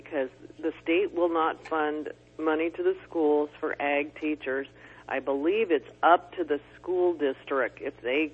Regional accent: Chico, California, United States; I grew up in Chico, and I am so old that the very first year they let girls into the Future Farmers of America.

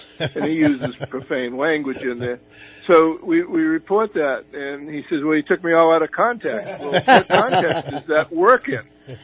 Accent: Boston, Massachusetts, United States; also born or lived in Texas; now in Indiana, United States; Originally from Boston, and I'm living in Indiana now, but originally from Boston, and I've never lost my accent.

